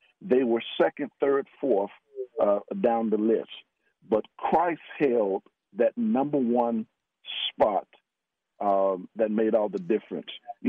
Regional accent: Miami, Florida, United States; now in Texas, United States; Listen, I'm a Floridian. I grew up in Miami, Florida.

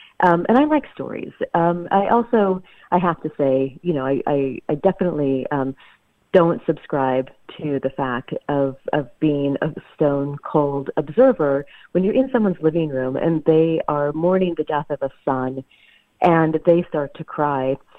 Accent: the South, United States; You know, I grew up in the South

